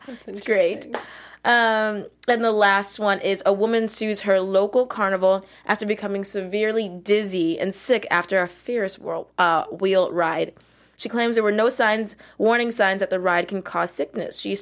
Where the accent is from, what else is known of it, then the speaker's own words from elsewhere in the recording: Connecticut, United States; I just thought I had carnivals growing up in my hometown in Connecticut.